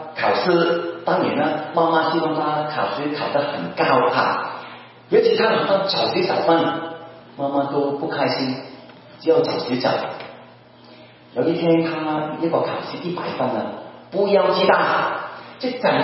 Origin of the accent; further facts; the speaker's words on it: Hong Kong; 我们香港人很喜欢吃叉烧，对吧？